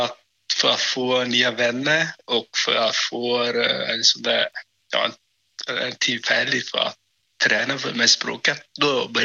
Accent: Vietnam; now in Fagersta, Sweden; Ja, från Vietnam.

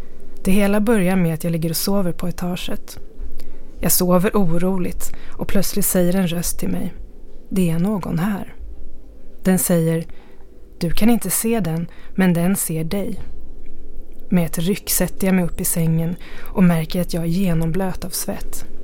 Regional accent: Stockholm, Stockholm County, Sweden; also born or lived in Gothenburg; På den tiden bodde jag i Göteborg och var hemma i Stockholm över jul hos mina föräldrar i mitt gamla barndomshem.

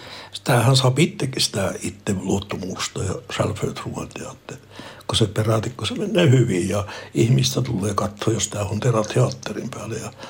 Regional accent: Norrbotten County, Sweden; first language Meänkieli; Finnish is a second language; vaikka mä olen Tornionlaaksosta ja puhun meidän kieltä

